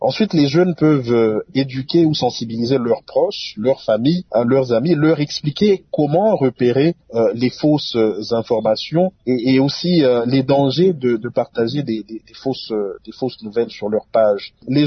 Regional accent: DR Congo; ici chez nous en République démocratique du Congo

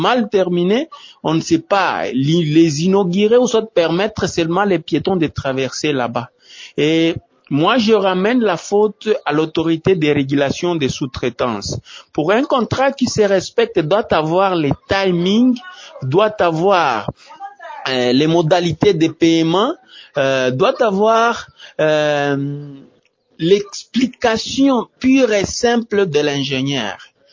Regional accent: DR Congo; les situations qui se passent ici chez nous au Congo

